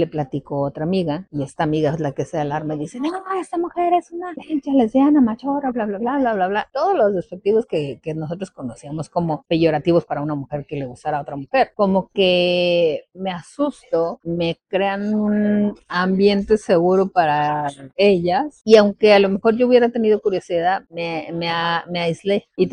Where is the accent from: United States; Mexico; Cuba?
Mexico; Mexico City; Yo soy de Ciudad de México, entonces mi infancia en Ciudad de México era, yo creo que una clásica infancia muy, muy apegada.